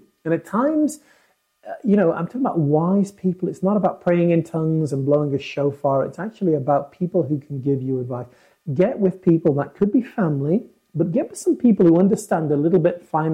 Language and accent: English; United Kingdom; I'm British.